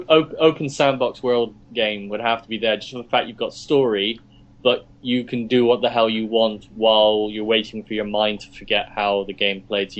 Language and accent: English; Yeovil, South West England, United Kingdom; You know, I'm Yeovil born and bred.